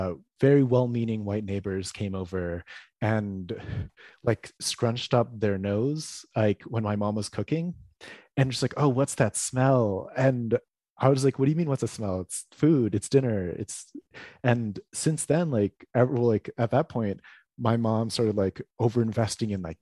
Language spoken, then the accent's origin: English; East Coast, United States; I was raised on the East Coast, primarily a white suburban neighborhood, like far away from my family in California and the Philippines.